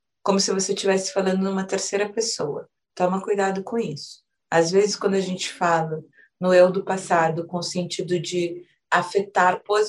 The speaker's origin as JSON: {"language": "Portuguese", "town": "Taubaté", "region": "São Paulo", "country": "Brazil", "said": "Eu venho de uma cidade do interior, tenho muito orgulho, quem convive comigo acha até um pouco insuportável. Eu sou da cidade de Taubaté."}